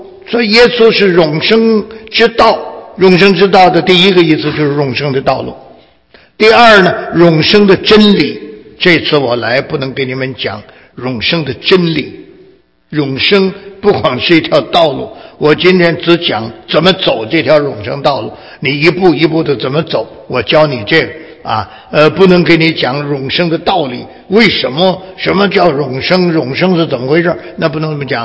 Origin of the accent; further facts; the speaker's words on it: China; 看中国字你们都不会写，你看这糟糕了，简直我们中国人都把自己老祖宗的字都忘了。